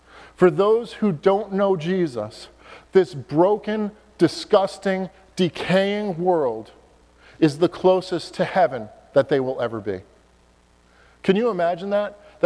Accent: Long Island, New York, United States; moved away as an adult; So growing up in Long Island, I was very blessed in the church that I grew up in, very, very blessed, because I got to see God's remnant firsthand.

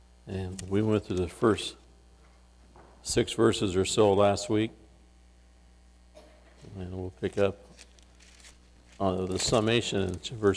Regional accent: California, United States; maybe possibly because I grew up in California, there's lots of a difference of opinion in California.

